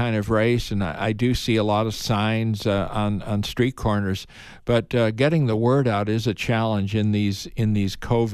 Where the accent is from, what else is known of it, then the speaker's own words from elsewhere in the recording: Illinois, United States; like Illinois, my home state.